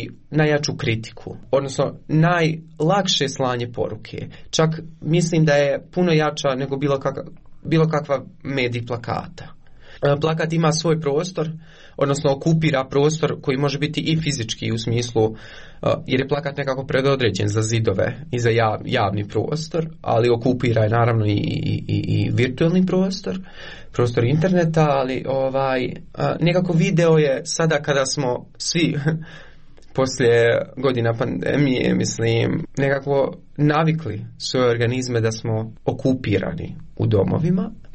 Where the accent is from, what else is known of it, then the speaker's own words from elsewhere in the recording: Konjic, Bosnia & Herzegovina; also born or lived in Eisenach, Germany; Mene kad neko pita odakle si, ja uvijek kažem iz Bosne i Hercegovine, zato što ja ne znam da se definišem.